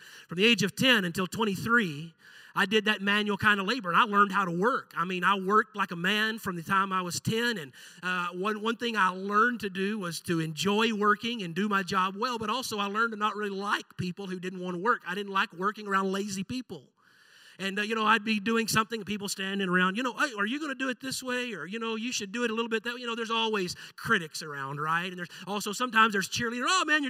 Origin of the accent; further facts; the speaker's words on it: Texas, United States; I was raised in Central Texas, about 4 hours from here